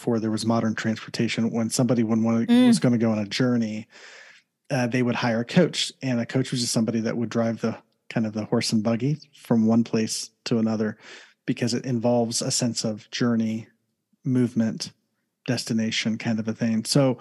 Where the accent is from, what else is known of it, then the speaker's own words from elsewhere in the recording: Columbus, Ohio, United States; live in Southern California. It's about an hour and a half east of Los Angeles. Originally from Ohio, born and raised in Columbus, Ohio.